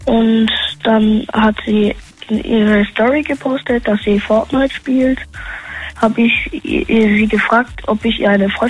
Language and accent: German; Heidenheim, Baden-Württemberg, Germany; Aus Heidenheim.